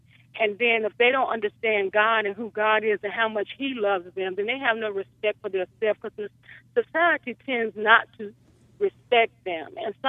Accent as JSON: {"language": "English", "region": "North Carolina", "country": "United States", "said": "Okay, I'm from North Carolina, and I have 6 kids."}